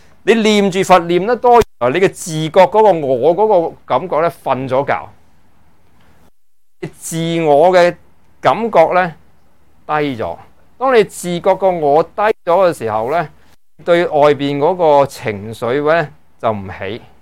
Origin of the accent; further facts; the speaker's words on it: China; 西方嘅心理学咧系同我哋中国人嘅思维或者佢哋嘅理明系可能唔系好配对。